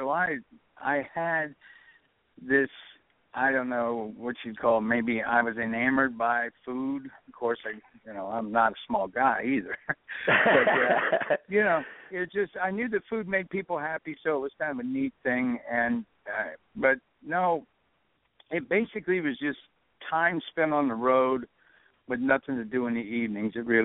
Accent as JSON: {"language": "English", "region": "Ohio", "country": "United States", "said": "I'm an Irishman from Ohio"}